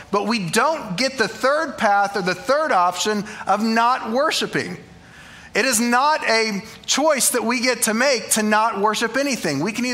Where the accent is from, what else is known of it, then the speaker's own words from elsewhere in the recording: Oklahoma, United States; I'm from Oklahoma. English is hard, okay?